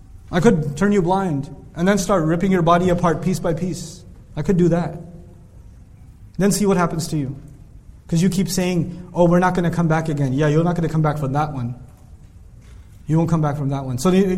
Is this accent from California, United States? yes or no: no; Dallas, Texas, United States; Where are you from? I said, Dallas.